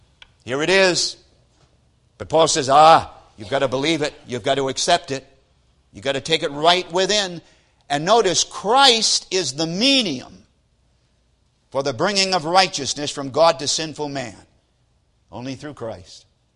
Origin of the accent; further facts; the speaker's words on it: Maine, United States; Most of you know I come from Maine, have a home in Maine.